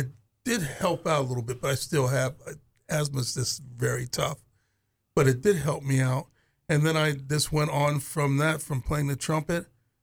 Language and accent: English; York, Pennsylvania, United States; I'm born from York, Pennsylvania, Amish country.